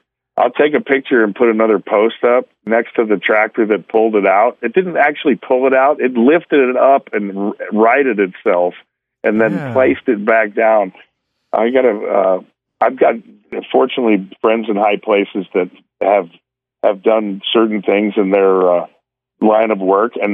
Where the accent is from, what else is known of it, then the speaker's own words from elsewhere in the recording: Oklahoma, United States; I grew up in Oklahoma, so I have experience riding horses.